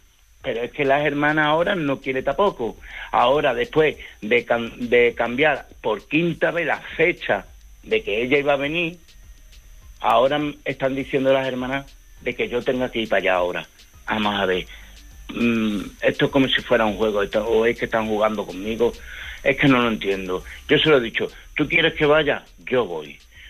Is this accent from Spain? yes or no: yes; Badajoz, Extremadura, Spain; Yo soy de Badajoz.